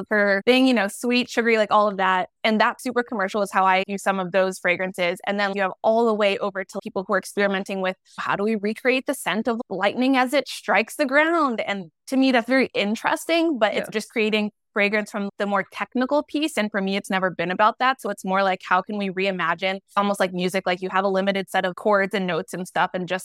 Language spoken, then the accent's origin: English; Dayton, Ohio, United States; So I grew up in Dayton, Ohio. I cannot claim New York. I wish I could, but I'm from Ohio.